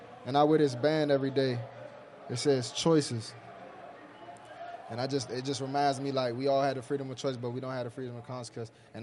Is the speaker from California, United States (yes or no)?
no; Washington, District of Columbia, United States; I'm born and raised in Washington, D.C., know a lot about the NFC East.